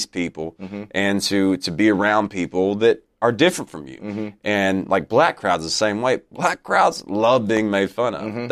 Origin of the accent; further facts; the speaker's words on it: Brookwood, Alabama, United States; I'm from S Town, basically. I'm from Brookwood, so I knew all the Berts involved in that whole podcast and everything.